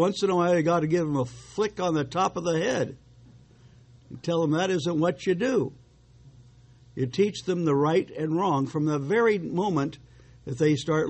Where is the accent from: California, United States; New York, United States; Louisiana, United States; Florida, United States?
California, United States; also born or lived in England; As an American traveling to England and spending 4 years in university there, I was kind of a unique thing. I came from California.